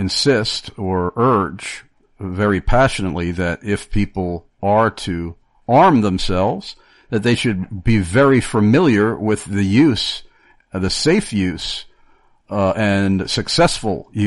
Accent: New York, United States; now in Pennsylvania, United States; In fact, where I live now in Pennsylvania, it's very commonplace to see people carrying concealed weapons and, you know, going, if you were in New York, where I'm from, especially Long Island

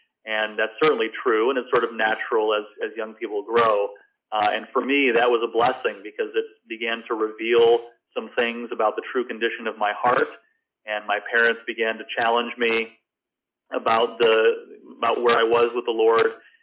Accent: Michigan, United States; So I grew up in Michigan, grew up in a strong Christian home, went to a Christian day school

